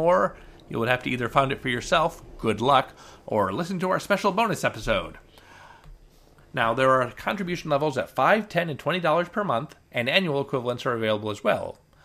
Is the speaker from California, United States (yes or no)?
yes; San Diego, California, United States; because I grew up in San Diego, but we'd go back to Michigan every year to be with my mom's family.